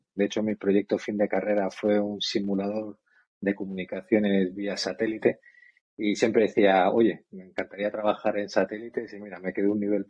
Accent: Extremadura, Spain; also born or lived in Latin America; now in Málaga, Spain; yo soy extremeño, pero estudié en la Universidad de Jaén, acabé viviendo en Málaga, aunque llevo, bueno, ya habrás visto de mi infancia tal que hemos comentado alguna vez, me he pasado 11 años viviendo en Latinoamérica por trabajos de mis padres

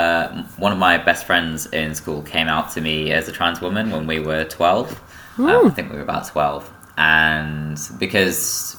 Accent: Peterborough, East of England, United Kingdom; So I grew up in Peterborough. I'm a very late 90s baby, 98.

